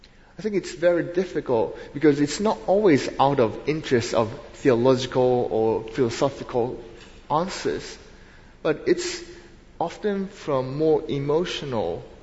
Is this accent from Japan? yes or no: yes; Japan; English is a second language; Most of you might already know, I'm originally from Japan.